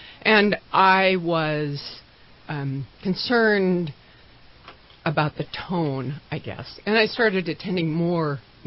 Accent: Montana, United States; I was born and raised in Montana, so, you know, I think this might be God's country.

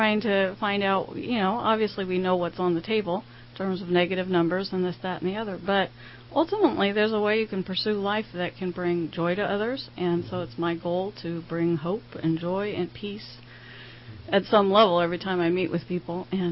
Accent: California, United States; moved away as an adult; now in Redding, United States; born and raised in the Bay Area, but we moved up north here to be a part of this community and attend a church here, Bethel, and raise our kids in the country as opposed to the Bay Area life.

